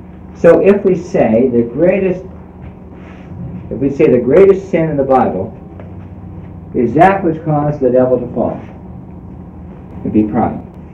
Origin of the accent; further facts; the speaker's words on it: Omaha, Nebraska, United States; I came from Omaha, and Omaha is obviously the best town in the country.